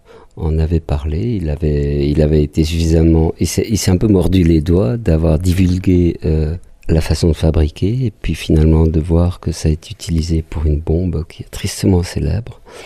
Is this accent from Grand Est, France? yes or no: yes; Munster, Grand Est, France; j'ai grandi en Alsace et puis j'ai fait ensuite mes années à Strasbourg pour la partie estudiantine de l'existence